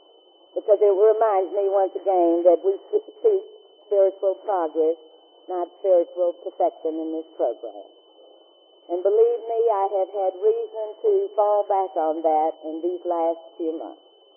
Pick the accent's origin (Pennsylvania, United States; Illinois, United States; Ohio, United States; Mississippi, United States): Mississippi, United States; Greenville; moved away as an adult; also born or lived in Georgia / New York; I grew up in Greenville, Mississippi. I married in 1939 and moved to Georgia. And during the war, we lived in various places, and when my husband came home from overseas in 1946, we moved to New York to live 1 year.